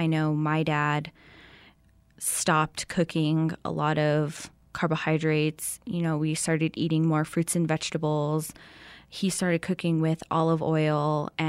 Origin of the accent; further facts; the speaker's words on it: Manuelito, New Mexico, United States; I'm originally from Manuelito, New Mexico